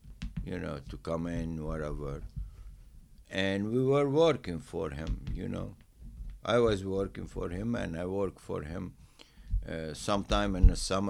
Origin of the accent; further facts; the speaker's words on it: Lebanon; English is a second language; It's not because I'm from Lebanon and Lebanon has nice weather, whatever.